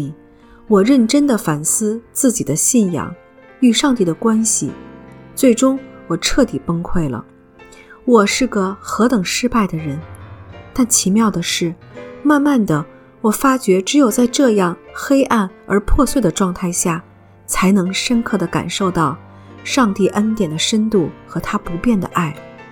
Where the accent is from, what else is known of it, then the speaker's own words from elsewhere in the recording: Ottawa, Ontario, Canada; also born or lived in Vancouver; 我出生于温哥华，在渥太华长大。